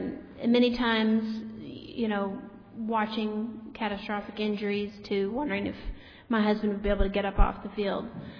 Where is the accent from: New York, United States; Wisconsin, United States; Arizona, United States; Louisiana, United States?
Louisiana, United States; and I'm from Louisiana, Southern girl